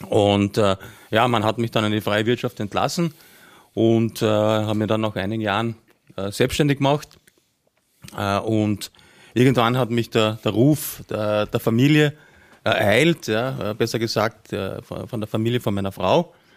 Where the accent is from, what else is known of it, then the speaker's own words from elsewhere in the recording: Carinthia, Austria; Wo ich herkomme, wird man da durchhören, der eine oder andere. Ich bin eigentlich gebürtiger Kärntner.